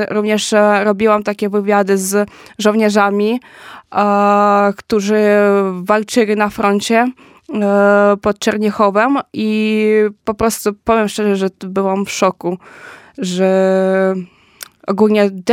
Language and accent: Polish; Ukraine; now in Poland; Generalnie ja sama pochodzę z małego miasteczka i czułam się tak dość bezpiecznie na tych świętach.